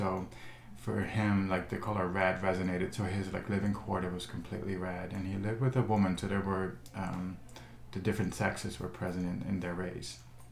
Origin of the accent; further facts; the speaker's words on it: Netherlands; So as a kid, you know, growing up in the Netherlands, I always thought there was more to life than just a physical reality.